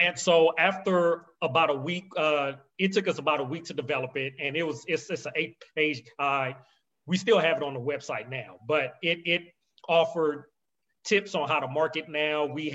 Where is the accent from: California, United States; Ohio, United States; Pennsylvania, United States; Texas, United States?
California, United States; we have a few in California where my hometown is.